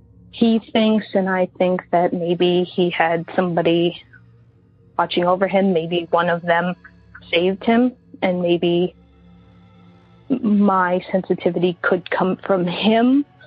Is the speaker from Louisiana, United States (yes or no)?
no; New York City, New York, United States; I'm from New York City.